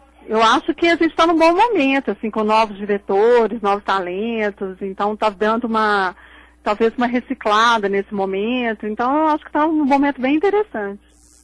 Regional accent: Brazil; É difícil para mim, né, sendo brasileira, porque você está tão inserido dentro daquela cultura, né?

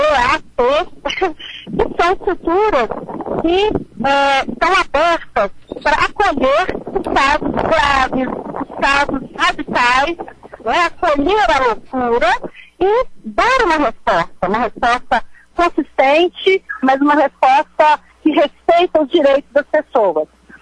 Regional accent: Brazil; E nessa vida, sendo brasileira, a gente acaba tendo que aprender a sobrevivência.

